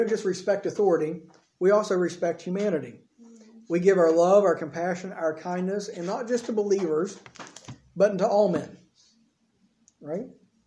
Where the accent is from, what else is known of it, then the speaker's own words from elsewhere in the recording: United States; now in Ireland; It's funny for me, being an American living in Ireland